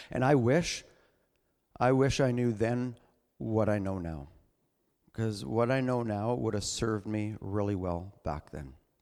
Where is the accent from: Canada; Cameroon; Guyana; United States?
Canada; Fort Saskatchewan, Alberta; So I grew up in Fort Saskatchewan. It was a small town, and I basically grew up on skates.